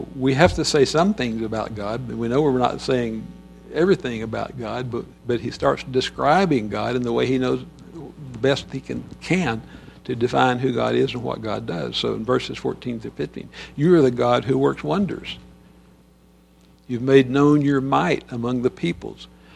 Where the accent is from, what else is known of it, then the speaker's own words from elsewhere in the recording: Texas, United States; I was a hillbilly from West Texas, and she was this cultured young woman from South Texas.